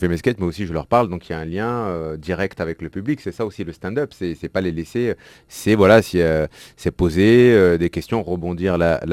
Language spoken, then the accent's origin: French; France; moi je suis français, algérien, mais j'ai grandi en France, j'ai grandi dans l'un des plus grands quartiers gitans du monde.